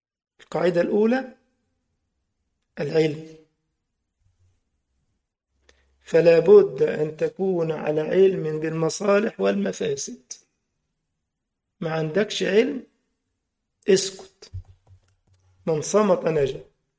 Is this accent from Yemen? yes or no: no; Egypt; طبعا هو كلمة الكفر عندنا في مصر يعني المنطقة